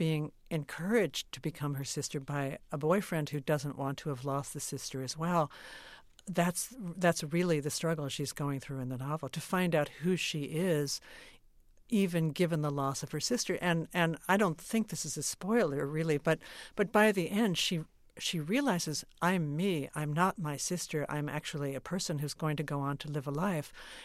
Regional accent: Brooklyn, New York, United States; I grew up in Brooklyn, but and in my neighborhood, there was still, you know, Brooklyn, the city of churches.

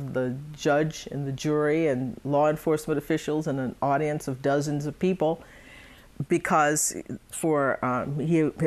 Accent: Conroe, Texas, United States; also born or lived in Livingston; Oh, yes, I grew up in Conroe.

